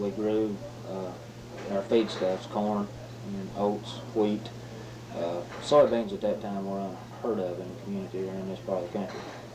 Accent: Sedalia, Kentucky, United States; South Grays County in the Sedalia community. I've been there all my life, 30 years. I was born in August of 1953.

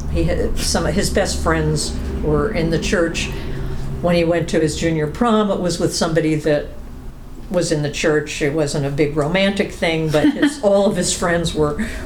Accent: New York, United States; also born or lived in Paterson, United States; I was born in Paterson, New Jersey. … My father was an immigrant from Germany when he was about 10. So I'm sort of first-generation American. Had a pretty typical childhood in suburban New York

